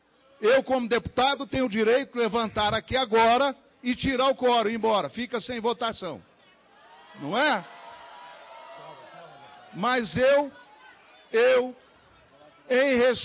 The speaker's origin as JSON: {"language": "Portuguese", "country": "Brazil", "said": "Nós somos brasileiros e temos raízes."}